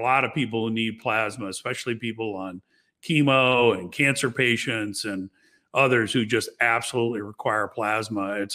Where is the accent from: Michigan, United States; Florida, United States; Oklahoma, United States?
Florida, United States; Miami; I knew what the Red Cross did growing up in Miami, as you referenced. You know, hurricanes were a part of life.